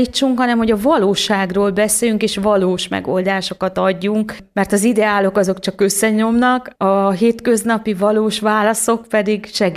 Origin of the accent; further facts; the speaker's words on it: Hungary; born there; Nem, én ide születtem. Magyarországra, ebbe a valóságba, ebbe a korszakba